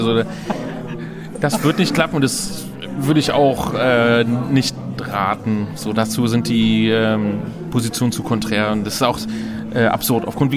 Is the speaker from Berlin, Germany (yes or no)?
yes; Berlin, Germany; Aus Berlin.